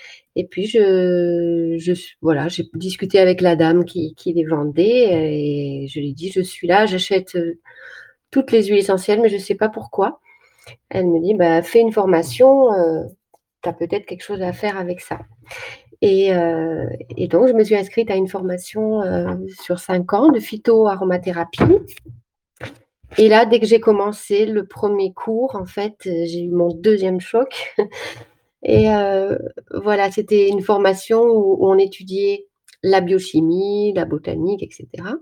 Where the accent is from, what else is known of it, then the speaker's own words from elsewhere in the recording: Nice, Provence-Alpes-Côte d'Azur, France; parce que je suis niçoise à la base.